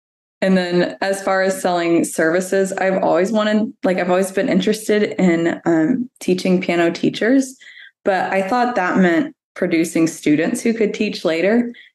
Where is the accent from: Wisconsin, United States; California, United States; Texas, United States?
Texas, United States; Dallas; also born or lived in New York City / South Carolina; So I'm from Dallas, Texas. I was born here, but my studio has moved a few times. I was teaching in New York City for several years and then South Carolina, and now I'm back in Texas.